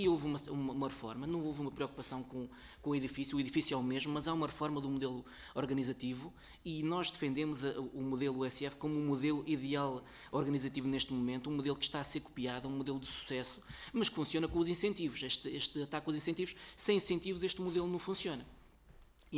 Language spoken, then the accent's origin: Portuguese; Viseu, Portugal; eu venho de Viseu e conheço essa realidade